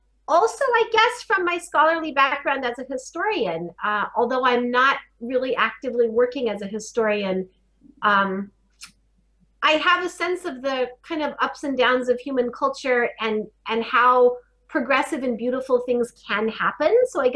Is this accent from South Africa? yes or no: no; Colorado, United States; I grew up in the Colorado Mountains with a lot of exposure to the outdoors